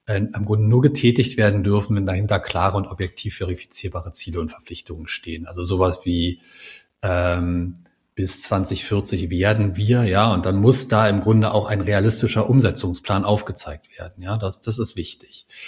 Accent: Berlin, Germany; und ich vor allem auch als Berliner, was es heißt, mit Behörden zusammenzuarbeiten.

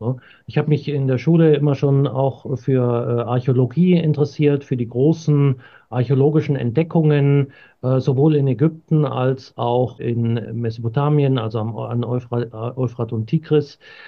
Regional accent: Bavaria, Germany; Ich komme aus Bayern, gehöre der Bayerischen Landeskirche

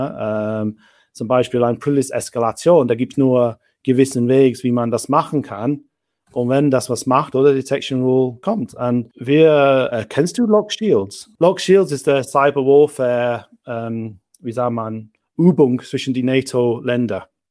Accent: United Kingdom; first language English; German is a second language; moved away as an adult; now in Switzerland; Mein Vater ist Engländer, meine Mutter ist Deutschen, aber ich bin in Großbritannien aufgewachsen. Das heißt, ich bin englischsprachig aufgewachsen. Bin ich vor fast 20 Jahren in die Schweiz umgezogen, wo ich neu als Erwachsener Deutsch gelernt habe.

